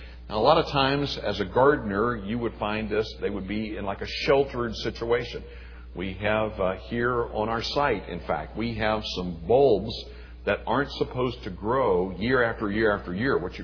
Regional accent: Pensacola, Florida, United States; One of my fondest memories of growing up in Pensacola, Florida, at my grandparents' house on the … they had a beautiful fig tree out back.

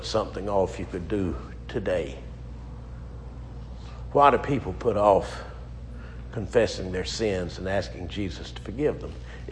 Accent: the South, United States; I'm a Southerner and humbly grateful for God's many mercies to our Southern people

